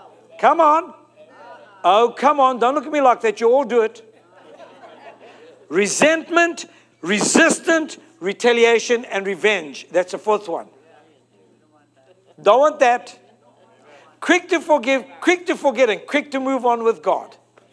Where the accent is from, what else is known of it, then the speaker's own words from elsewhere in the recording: South Africa; My wife is brilliant at this stuff because me, I'm South African Lebanese.